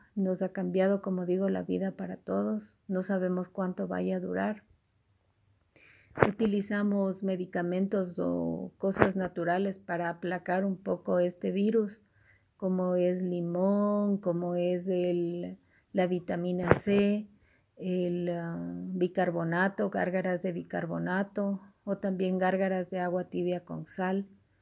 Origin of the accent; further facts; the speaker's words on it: Ecuador; En mi país, ahora amanecimos con un total de 7.161 contagiados